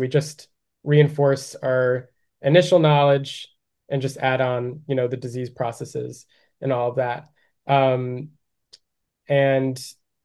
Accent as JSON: {"language": "English", "region": "New Jersey", "country": "United States", "tie": "born or raised there", "said": "I grew up in North Jersey. I was able to go undergrad in Central Jersey, and now I go to vet school in South Jersey."}